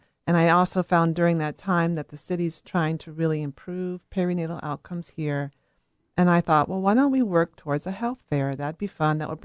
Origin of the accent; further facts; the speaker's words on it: Charlottesville, Virginia, United States; also born or lived in Vermont; I grew up here in Charlottesville. I moved back 3 years ago, and I began looking for my team of practitioners.